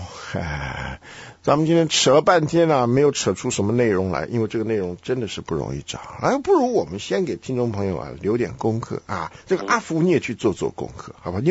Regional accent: China; 因为我们中国人尤其讲到孝敬

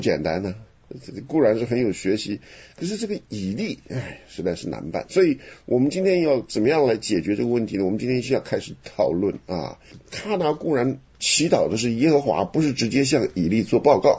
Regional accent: Henan, China; 属灵咱们河南话怎么讲？

